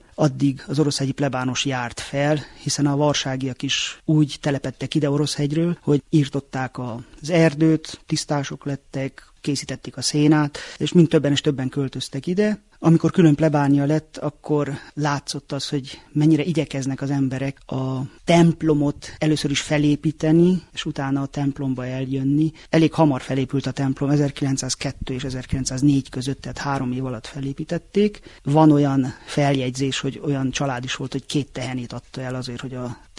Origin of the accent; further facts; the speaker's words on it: Târgu Mureș, Mureș County, Romania; városi gyerek létemre, Marosvásárhelyen születtem